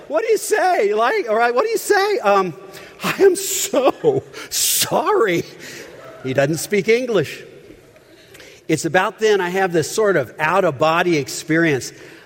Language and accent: English; Owensboro, Kentucky, United States; when I was a young man growing up in Owensboro, Kentucky. Anybody here from Owensboro? I loved growing up in Owensboro.